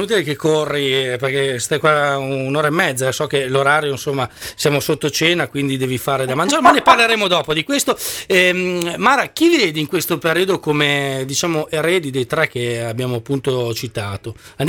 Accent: Reggio Emilia, Emilia-Romagna, Italy; ma io vengo a suonare, devo cantare così, sono di Reggio

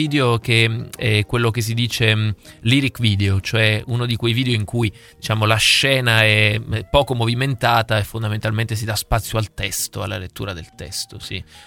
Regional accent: Salerno, Campania, Italy; io in realtà sono salernitano, ho origini miste salernitano-lucane

